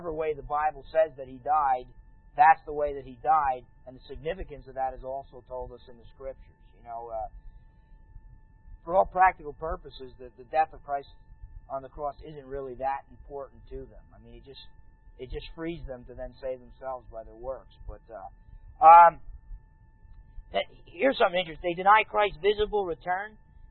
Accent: New Jersey, United States; I'm from New Jersey, so I've been to Brooklyn.

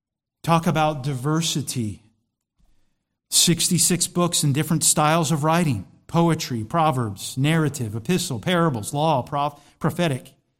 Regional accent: Florida, United States

